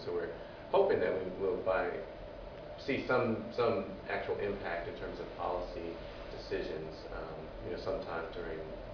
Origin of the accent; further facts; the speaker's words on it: Virginia, United States; We're both from Virginia